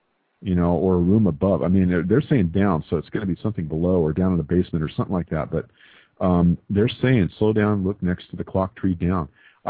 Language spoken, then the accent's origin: English; Texas, United States; accent: American; I'm half Scottish Islander, so it's. But I'm from Texas, you know. So Texas contaminated with California.